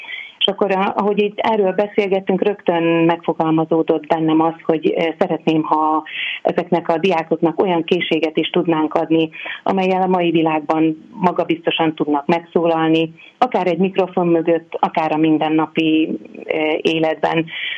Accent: Szabolcs-Szatmár-Bereg, Hungary; Mária Pócshoz nagyon közel állok, hiszen a környékről származom

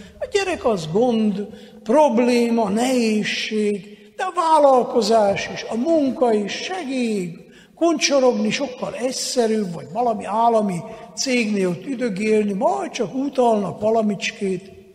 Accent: Crișcior, Hunedoara County, Romania; Dél-Erdélyből jövök, Körösbányán.

